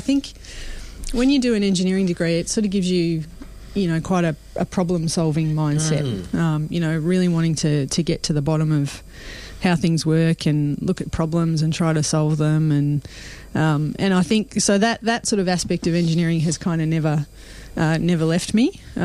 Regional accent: Sydney, New South Wales, Australia; I reckon I was still in Sydney because I'm from Sydney

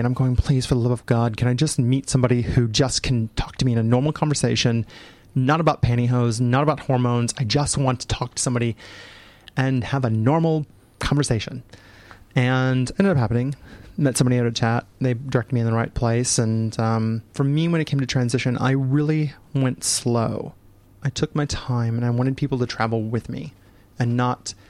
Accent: St. Louis, Missouri, United States; In small town, like in St. Louis, it's very much white and black. It's still very segregated in my hometown.

